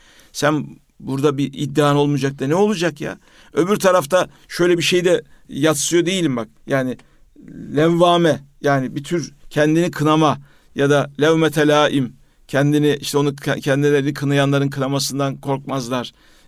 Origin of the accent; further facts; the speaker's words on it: Vezirköprü, Samsun, Turkey; Ben Veziköprülüyüm.